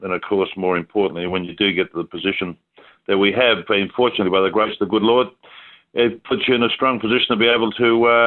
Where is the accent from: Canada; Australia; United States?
Australia; saying it as it is and being Australian, and we did push the boundaries